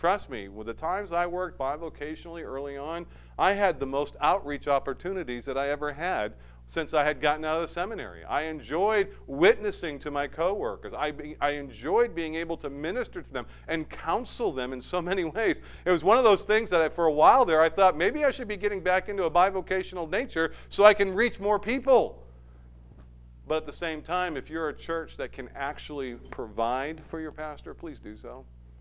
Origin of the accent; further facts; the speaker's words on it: New England, United States; Now, I'm from New England. My dad served at Manchester Baptist Church for many years when I was a kid.